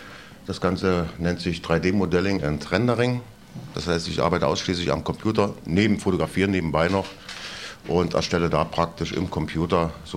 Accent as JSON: {"language": "German", "region": "Berlin", "country": "Germany", "said": "ich komme aus Berlin-Friedrichshain."}